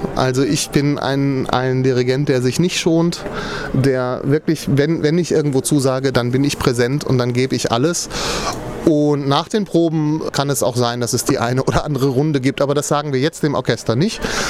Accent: North Rhine-Westphalia, Germany; Ich komme aus dem Ruhrgebiet

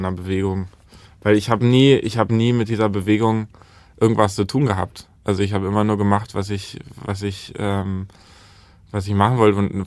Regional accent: Berlin, Germany; Ich bin in Berlin geboren und habe da jetzt mein ganzes Leben gelebt

